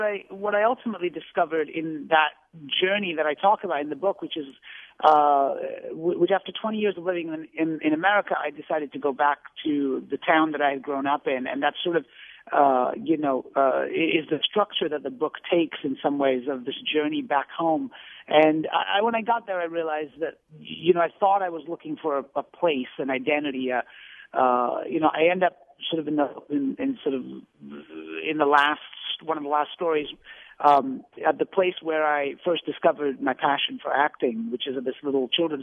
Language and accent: English; England, United Kingdom; So as a kid growing up in England, I was watching Happy Days.